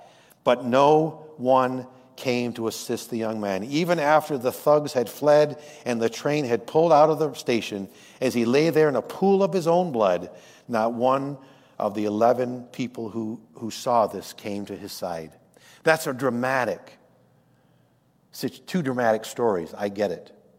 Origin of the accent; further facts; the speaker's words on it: Corinth, New York, United States; my dad, for many years, worked as a EMT in my hometown of Corinth, New York.